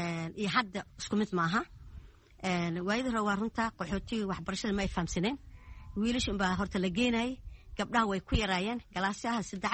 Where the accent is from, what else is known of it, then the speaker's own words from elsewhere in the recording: Jamaame, Lower Juba, Somalia; moved away as an adult; also born or lived in Mogadishu; Aniga Soomaaliyan ku dhashay, qaasatan degmada Jamaamaan ku dhashay, laakiin hadda Qaxan waxaan kasoo qaxay. Markaan soo qaxay Muqdisho xaafada Madiina ayaan kasoo qaxay. Jamaama ayaan ku barbaaray